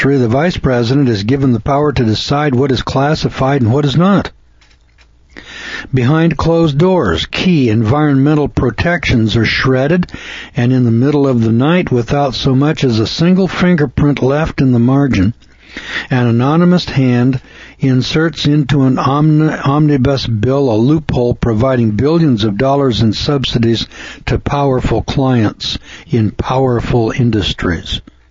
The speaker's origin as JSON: {"language": "English", "region": "Deep South", "country": "United States", "tie": "born or raised there", "said": "I grew up in the Deep South."}